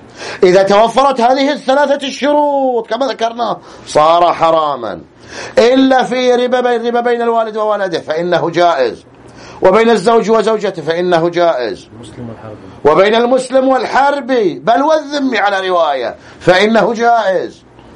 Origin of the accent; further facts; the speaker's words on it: Al-Ahsa, Eastern Province, Saudi Arabia; اذ في بلادنا الاحساء حرسها الله من كيد الاعداء